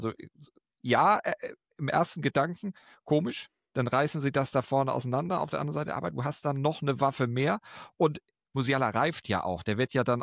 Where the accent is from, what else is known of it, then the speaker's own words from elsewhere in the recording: Germany; wir sind Deutsche, wir müssen das Haar in der Suppe finden